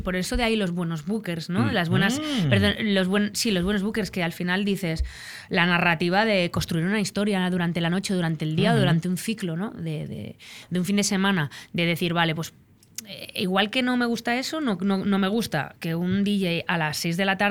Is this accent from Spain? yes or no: yes; Galicia, Spain; moved away as an adult; porque yo me fui de Galicia a estudiar sonido a Madrid